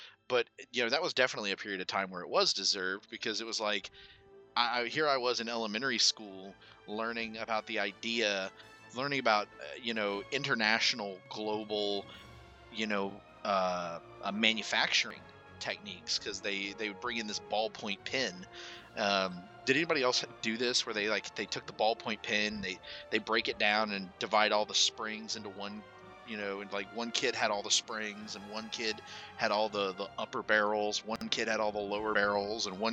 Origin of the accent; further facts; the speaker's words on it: Louisiana, United States; Even though I'm Cajun, I'm not speaking in French.